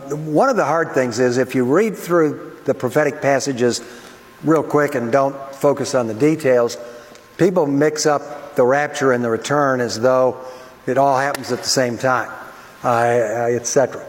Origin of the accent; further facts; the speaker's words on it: Detroit, Michigan, United States; born or raised there